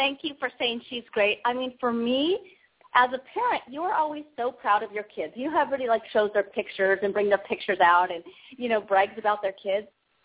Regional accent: Oregon, United States; I literally just got back to my home state in Oregon about 2 weeks ago from the live season finale in L.A.

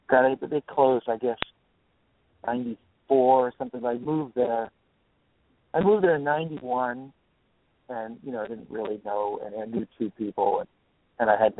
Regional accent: New Jersey, United States; also born or lived in Boston; now in Los Angeles, United States; I grew up in New Jersey, and I was, and New York was the place where we cut our teeth as musicians.

